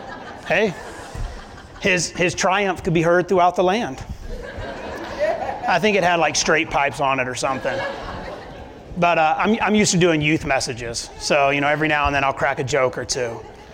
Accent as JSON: {"language": "English", "region": "the South", "country": "United States", "said": "I'm from the South, right?"}